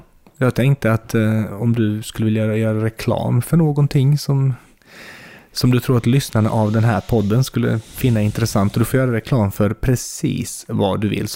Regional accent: Bosnia & Herzegovina; Jag nämnde här innan då att jag kommer från Bosnien

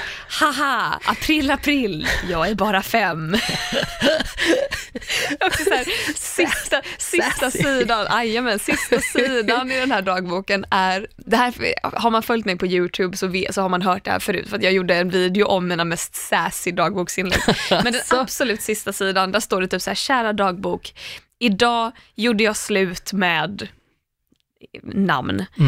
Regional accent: Landvetter, Västra Götaland County, Sweden; Alltså jag kommer ändå från Landvetter.

